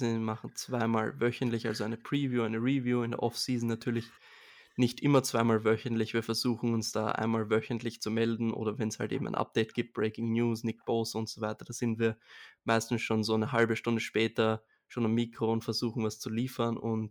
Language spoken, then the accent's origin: German; Vienna, Austria; ich bin aus Wien, also aus Österreich, und beruflich bin ich Sportredakteur bei einem Fernsehsender in Wien.